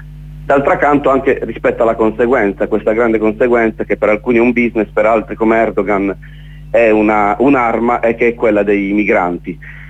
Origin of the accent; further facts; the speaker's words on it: Apulia, Italy; Come pugliesi non possiamo che opporci